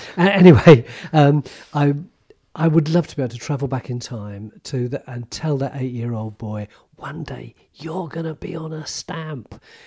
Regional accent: London, United Kingdom; put on a posh voice to try and obscure the fact that we came from East London.

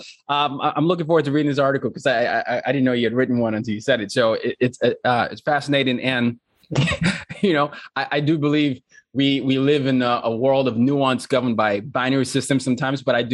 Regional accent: Nigeria; And I'm from Nigeria.

